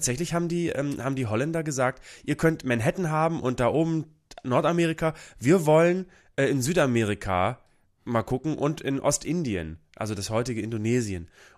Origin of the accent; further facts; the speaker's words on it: Bremen, Germany; Ach, meine Heimatstadt.